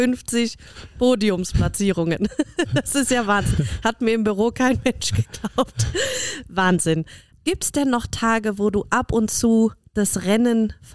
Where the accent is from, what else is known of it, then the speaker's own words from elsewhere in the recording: Germany; weil ich bin ja auch Deutsche.